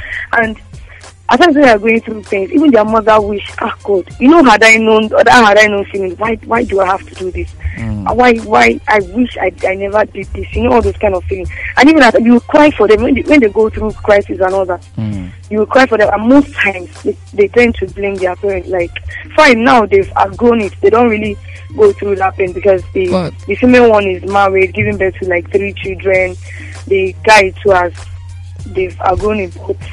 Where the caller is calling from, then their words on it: Sweden; Hey, Vivian, I'm calling from Sweden.